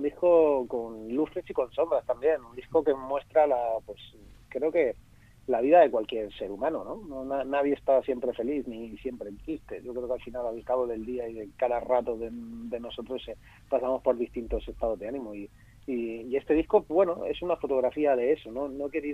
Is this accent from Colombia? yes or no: no; Region of Murcia, Spain; yo soy murciano, con lo cual Alicante lo tengo cerca y he estado 20.000 veces ahí tocando en un montón de sitios